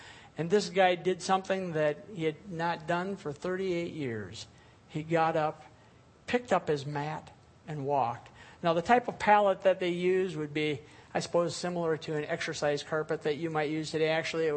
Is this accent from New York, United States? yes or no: no; Fairwater, Wisconsin, United States; When I was a senior in high school, the church I grew up in Fairwater, the Zion Lutheran Church there